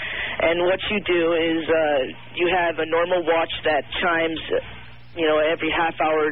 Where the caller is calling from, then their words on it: Idaho, United States; Hello. I'm calling from Idaho.